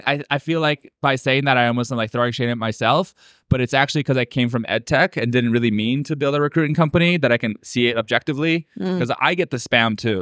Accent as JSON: {"language": "English", "country": "Canada", "said": "as a Canadian"}